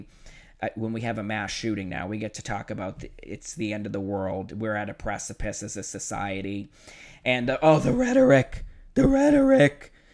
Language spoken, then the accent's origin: English; Boston, Massachusetts, United States; I'm from Boston. I went to Boston Public Schools for high school.